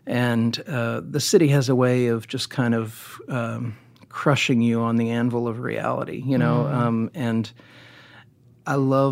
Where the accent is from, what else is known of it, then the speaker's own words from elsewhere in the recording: Indiana, United States; But I'm a Midwestern kid, too. Yeah. Like, I grew up in Indiana with farmland and very, you know, no-nonsense, blue-collar type people.